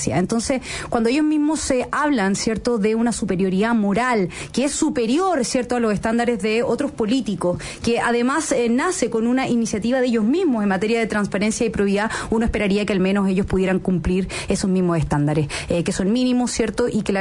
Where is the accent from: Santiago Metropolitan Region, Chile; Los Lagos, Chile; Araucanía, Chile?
Los Lagos, Chile; Maullín; yo me acuerdo en los tiempos de mi infancia donde en Maullín, Puerto Montt, tú podías caminar por las calles tranquilamente